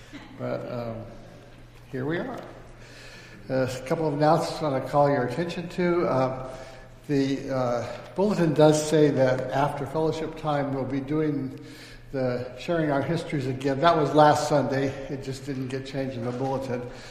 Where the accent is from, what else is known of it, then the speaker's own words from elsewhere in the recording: Idaho, United States; now in Ann Arbor, United States; I grew up in Idaho, so I don't know if this is it's snowy, but anyway.